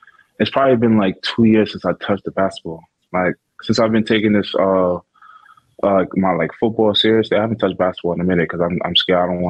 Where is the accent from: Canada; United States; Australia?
United States; Brooklyn, New York; I used to be a Knicks fan, but since I'm from Brooklyn, I would say the Nets.